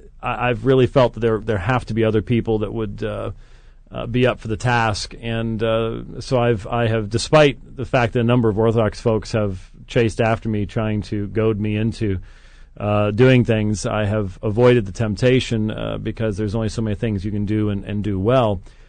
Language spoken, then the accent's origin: English; England, United Kingdom; accent: English; if I had broken into my English accent, no one could have told the difference between the two of us.